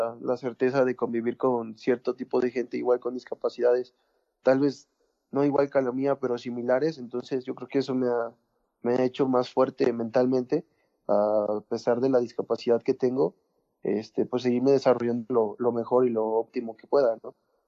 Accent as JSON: {"language": "Spanish", "town": "Xalapa", "region": "Veracruz", "country": "Mexico", "said": "yo pertenezco al municipio de Xalapa, yo soy originario de Xalapa, Veracruz"}